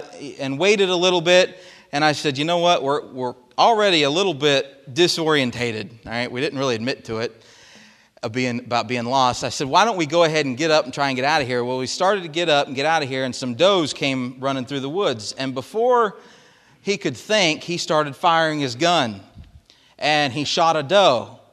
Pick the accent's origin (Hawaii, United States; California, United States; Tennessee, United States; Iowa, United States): Iowa, United States; I'm originally from Iowa, as most of you know, and Iowa grows some big deer.